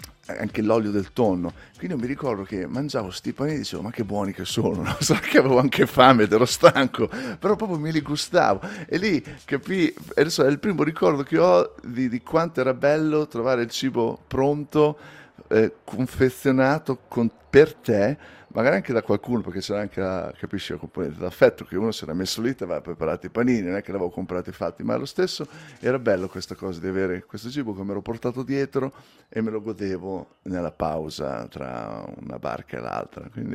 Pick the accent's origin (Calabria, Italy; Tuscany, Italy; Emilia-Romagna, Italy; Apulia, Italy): Emilia-Romagna, Italy; Ravenna; Io sono di Ravenna, originario in Romagna